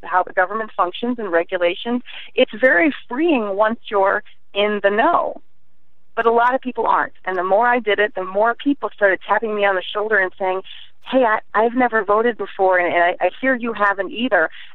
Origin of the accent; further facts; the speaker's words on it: Chicago, Illinois, United States; I'm from Chicago, so I'm sort of used to just being a little bit tougher